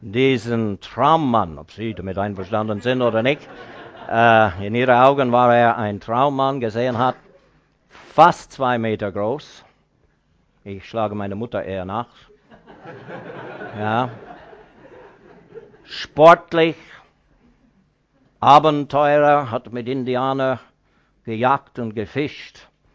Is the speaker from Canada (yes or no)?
yes; Kingston, Ontario, Canada; also born or lived in Toronto; Ich bin in Kanada geboren, in Toronto, verbrachte nur ein paar Stunden dort, denn wir wohnten in Kingston, Ontario, am Ontariosee, nördlich der Vereinigten Staaten.